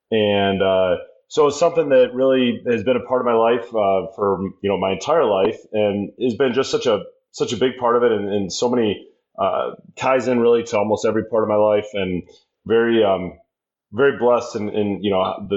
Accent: North Carolina, United States; I grew up in North Carolina the first couple years of my life.

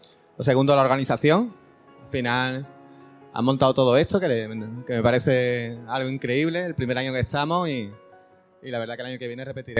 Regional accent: Andalusia, Spain; una empresa que creamos hace unos 15 años en Cádiz, el puerto de Santa María. Mi acento me delata, que no soy de Bilbao ni soy de Barcelona.

